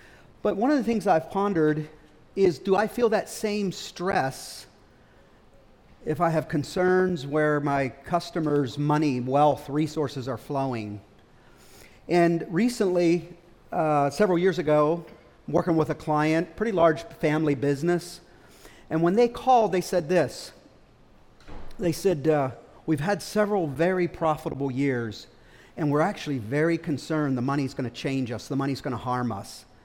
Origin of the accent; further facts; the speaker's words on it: Altoona, Pennsylvania, United States; I am, however, not from Lancaster. I'm from Western PA. Blair County is where I'm from, the city of Altoona.